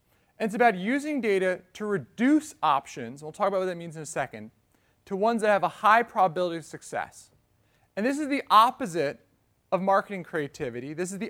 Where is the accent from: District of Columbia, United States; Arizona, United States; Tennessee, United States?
District of Columbia, United States; Washington; So I'm from Washington, D.C., and so House of Cards is a big thing in my life.